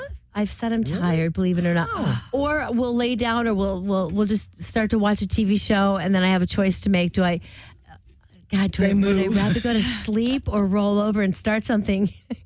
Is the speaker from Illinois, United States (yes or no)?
yes; Rockford, Illinois, United States; I'm from Rockford with pop.